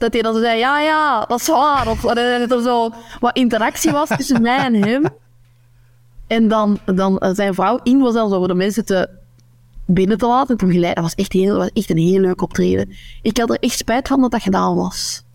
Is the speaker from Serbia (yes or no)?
no; Antwerp, Belgium; accent: Kempish; now in West Flanders, Belgium; ik woon nu zelf in West-Vlaanderen, al 3 jaar. En dat is echt... Ik spreek mijn Kempisch accent. Maar de Kempen, de Noorderkempen, ligt in de provincie Antwerpen.